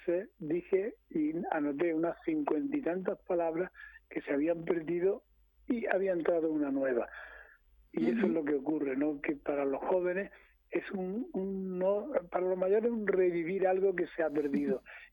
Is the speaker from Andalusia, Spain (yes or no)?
yes; Cuevas de San Marcos, Andalusia, Spain; hay uno de mi pueblo, de Cuevas de San Marcos, que ha hecho un árbol genealógico de la familia